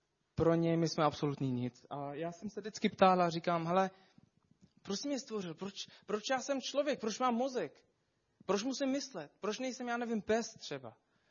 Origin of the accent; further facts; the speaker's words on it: Syria; Já jsem vyrůstal v Sýrii, jak většina z vás ví, na takový předměstí na okolo hlavního města.